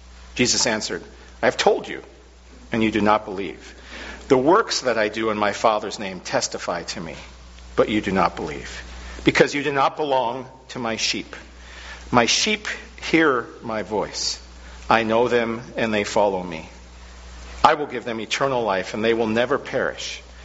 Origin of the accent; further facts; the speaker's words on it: Camano Island, Washington, United States; I grew up on Camano Island, and I went to a church called Camano Chapel.